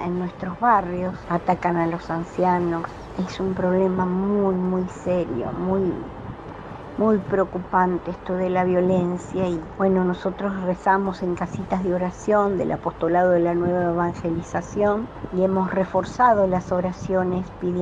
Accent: Argentina; de Argentina, y con respecto a esto de la violencia, cada día se siente más

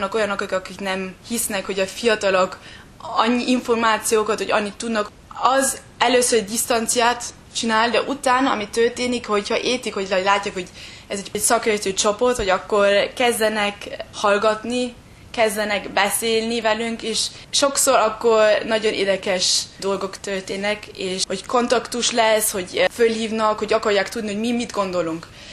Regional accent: Vienna, Austria; born there; Beszélek magyarul azáltal, hogy a anyukám, meg a családja Magyarországból jön. Bécsbe születtem, 24 éves vagyok.

